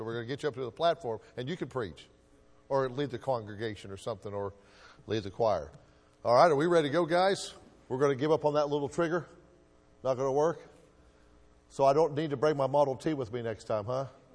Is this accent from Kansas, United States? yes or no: yes; Hutchinson, Kansas, United States; started my hometown church a year later in Hutchinson, Kansas.